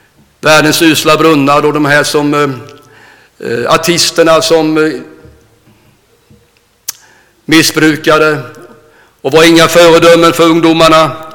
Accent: Nässjö, Jönköping County, Sweden; hemma i Nässjö där jag bodde, mina föräldrar bodde ju där

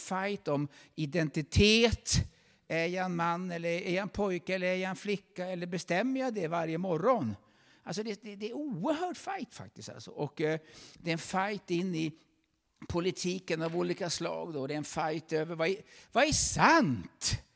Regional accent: Sigtuna, Stockholm County, Sweden; Jag kommer från Sigtuna. Där har vi varmt.

